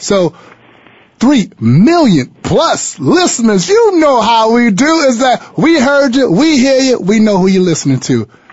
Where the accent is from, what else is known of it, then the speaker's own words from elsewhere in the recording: New York, United States; I'm a New Yorker, and he's a Boston, Massachusetts fan.